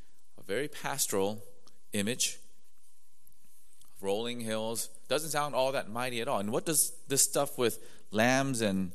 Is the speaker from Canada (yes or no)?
no; South Korea; I grew up with that in Korea.